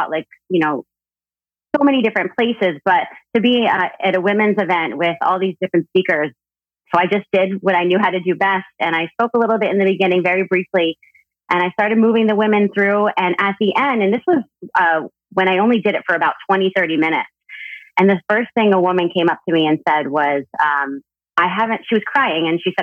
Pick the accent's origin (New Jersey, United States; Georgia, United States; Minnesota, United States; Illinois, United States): New Jersey, United States; So, you know, I grew up in Jersey up north.